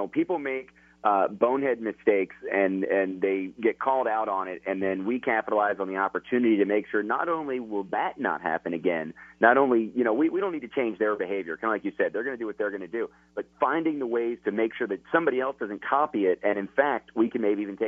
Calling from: Chicago, Illinois, United States; I'm calling in from Chicago.

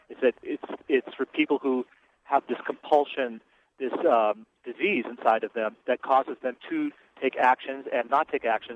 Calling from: Los Angeles, California, United States; Los Angeles.

